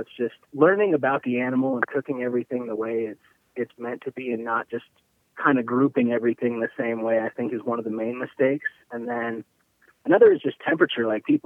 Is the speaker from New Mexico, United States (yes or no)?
yes; New Mexico, United States; I'm from out west here. I grew up in New Mexico.